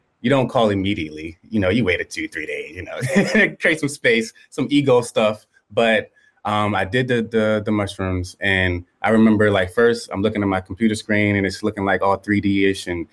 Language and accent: English; Baltimore, Maryland, United States; now in Los Angeles, United States; Growing up in Baltimore, Maryland, there isn't a lot of accessibility to this sort of medicine. So I had my trip there, opened my mind, and then eventually I moved out to LA.